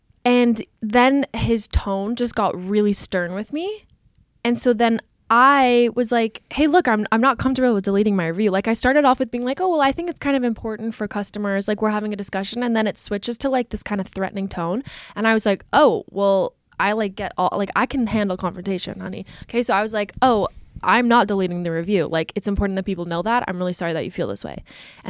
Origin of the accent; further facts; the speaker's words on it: Canada; And like, I'm from Canada. So instantly I'm like, California.